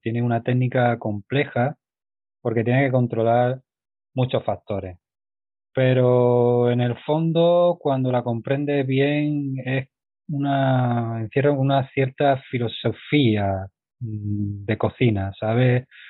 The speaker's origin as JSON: {"language": "Spanish", "town": "Écija", "region": "Andalusia", "country": "Spain", "said": "soy de Écija, una ciudad de Sevilla"}